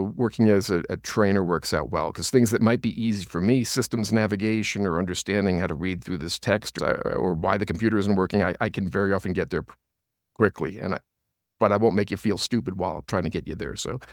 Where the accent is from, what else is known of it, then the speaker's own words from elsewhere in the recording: New York, United States; But I grew up on Long Island, an hour outside of Manhattan, in a Levitt community.